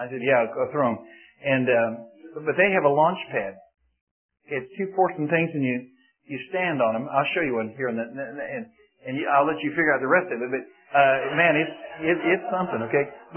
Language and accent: English; United States; I'm an American, and I look him right in the eye